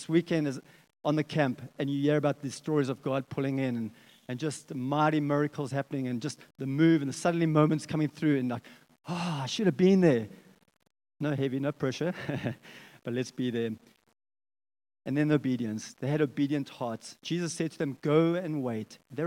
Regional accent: Barberton, Mpumalanga, South Africa; I was walking on a farm road in Barberton. Who knows where Barberton is? Down the Eastern Transvaal area.

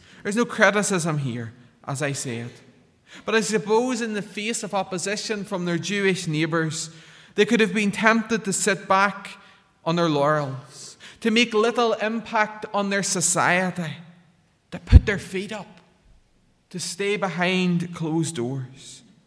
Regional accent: Northern Ireland, United Kingdom; I come from Ballygally and Tyrone originally, and maybe we like to think we're strategic because all the roads in the west go through the roundabout. That's at our wee village.

